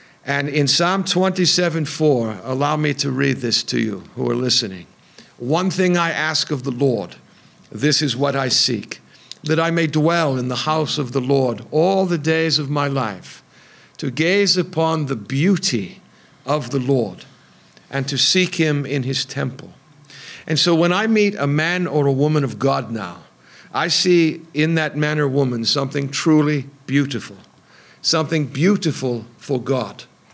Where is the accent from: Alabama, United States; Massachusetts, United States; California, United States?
Massachusetts, United States; Boston; now in Philadelphia, United States; I said, well, I'm originally from Boston, sir. I'm now in the Philadelphia area.